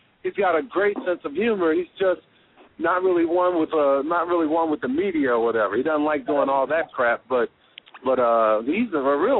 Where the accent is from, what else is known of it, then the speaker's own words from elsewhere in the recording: Philadelphia, Pennsylvania, United States; And, you know, I'm from Philly. I don't play that, man.